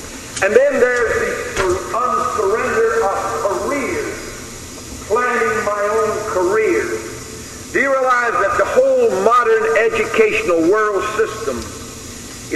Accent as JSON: {"language": "English", "region": "the South", "country": "United States", "said": "Now, I'm from the South myself, so I can talk to those of you who are from the South."}